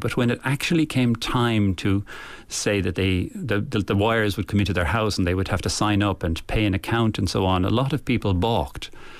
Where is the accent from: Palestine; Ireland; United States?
Ireland; Dublin, Leinster; Now, I grew up in Dublin, and my father was the secretary of the ESB. So I grew up with electricity all the time and awareness and talk of electricity.